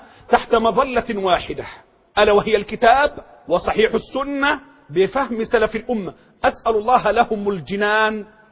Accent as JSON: {"language": "Arabic", "country": "Egypt", "said": "بلدنا مصر"}